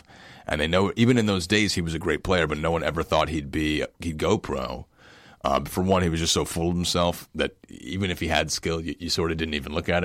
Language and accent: English; New York, United States; I'm from New York.